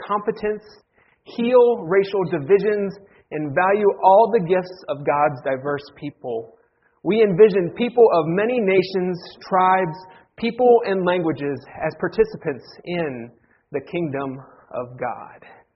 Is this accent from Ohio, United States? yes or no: yes; Ohio, United States; my wife grew up in Nebraska, I grew up in Ohio, and every year we have this little competition within our household.